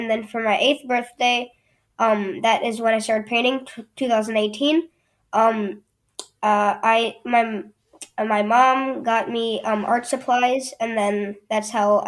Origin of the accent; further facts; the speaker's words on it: Dubuque, Iowa, United States; I am 12 years old, and I'm from Dubuque, Iowa.